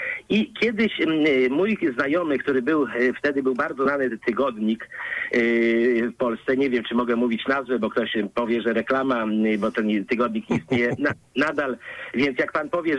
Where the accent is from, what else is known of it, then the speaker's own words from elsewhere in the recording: Konin, Greater Poland Voivodeship, Poland; do 18 roku życia mieszkałem w Wielkopolsce. Uważam się za Wielkopolanina. Moi przodkowie pochodzą z Wielkopolski. Jestem z Konina, tak, gdzie wyrosłem.